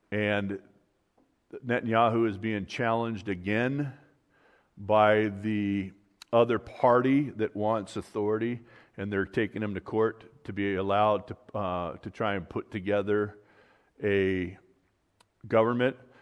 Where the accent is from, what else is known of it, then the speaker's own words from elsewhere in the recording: California, United States; and I grew up in Southern California. We used to go boating on Lake Mead when it was full.